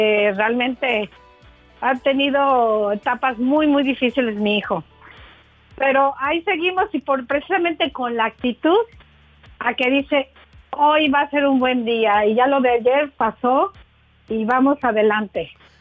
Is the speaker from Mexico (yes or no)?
yes; Mexico City, Mexico; now in Canada; Nací en México, soy mexicana.